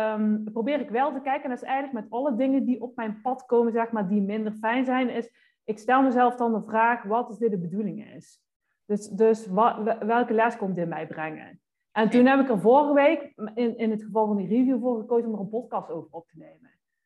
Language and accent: Dutch; North Brabant, Netherlands; accent: Brabant; dat mijn Brabants accent te veel aanstaat.